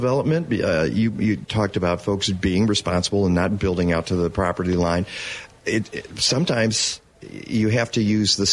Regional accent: Detroit, Michigan, United States; And I'm from Detroit, so I'm hoping that city comes back.

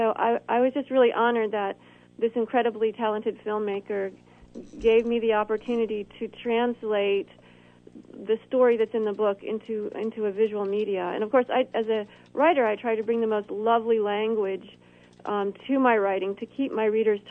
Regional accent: Illinois, United States; I moved into my sister's basement in my hometown in central Illinois

